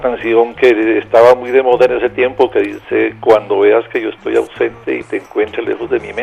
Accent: Bolívar, Cauca, Colombia; Yo soy de Bolívar, Cauca, ¿cierto?

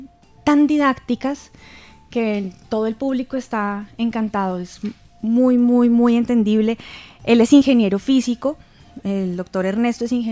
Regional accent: Pasto, Nariño, Colombia; now in Popayán, Colombia; De Pasto. Soy pastusa. Pero llevo aquí más de 10 años viviendo.

